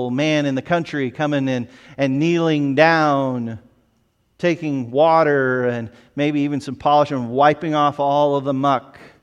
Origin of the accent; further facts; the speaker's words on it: United States; And as an American from outside of the particular, you know, city they were living in, seen as wealthy and seen as well-educated